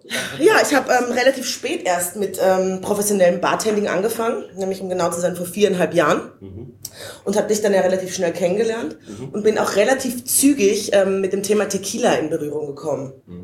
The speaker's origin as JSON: {"language": "German", "country": "Austria", "moved": "as an adult", "lives_now": "Hamburg, Germany", "said": "Also ich komme aus Österreich. ursprünglich."}